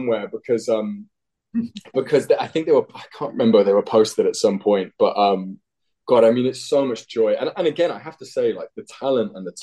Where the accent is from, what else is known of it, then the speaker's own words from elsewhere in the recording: United Kingdom; now in United States; Mine would be … which I think is, as a Brit in the US, it's pretty apt.